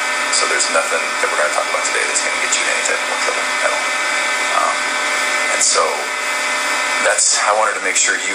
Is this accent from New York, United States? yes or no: no; Colorado, United States; We're all from Colorado.